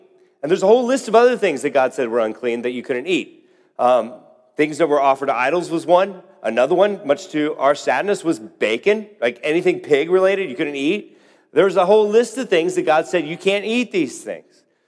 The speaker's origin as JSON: {"language": "English", "town": "Bucaramanga", "region": "Santander", "country": "Colombia", "tie": "born or raised there", "said": "The true story, the place I grew up in, actually the city I was born in South America, it's a place called Bucaramanga. It's a city of about 1 million people in Colombia."}